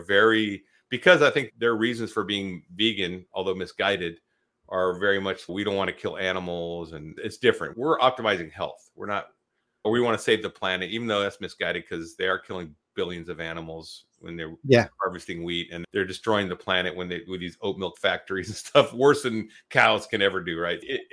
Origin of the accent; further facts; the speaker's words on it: Texas, United States; I'm a Texan and an American, and I carry a sidearm where I go.